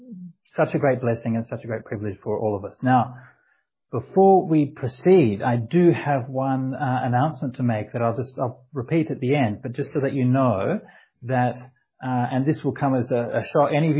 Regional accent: Australia; I was brought up as a Catholic, and I was brought up as an Australian Catholic

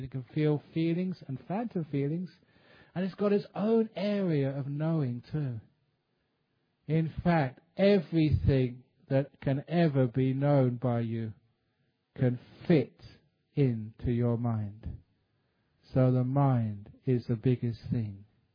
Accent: England, United Kingdom; my home country, like England

